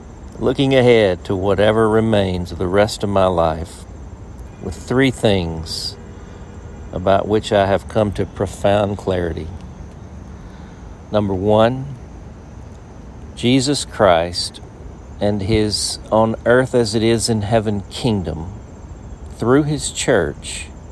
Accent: Dumas, Arkansas, United States; I grew up in Dumas, Arkansas, in a farming family, in a sleepy church, and with a heart to change the world.

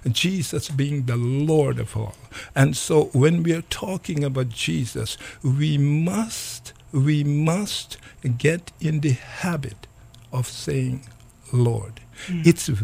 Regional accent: Guyana; I grew up in Guyana, in a small village called Bedeforewacting. And it's a poor place. The community was very poor, but the people had big heart.

